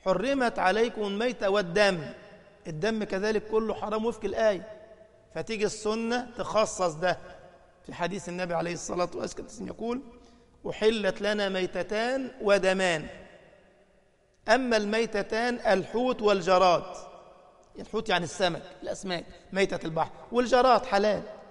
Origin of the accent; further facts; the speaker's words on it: Egypt; بيسموها حلويات عندنا في مصر، يعني شويه طحال على فش على كرشه ويظبط